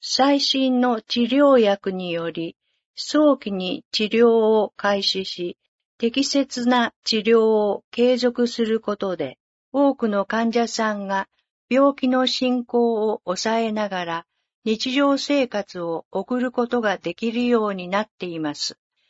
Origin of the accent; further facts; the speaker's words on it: Gifu, Japan; 私自身が東濃地方出身ですので、多治見市で診療ができることを大変嬉しく思っております。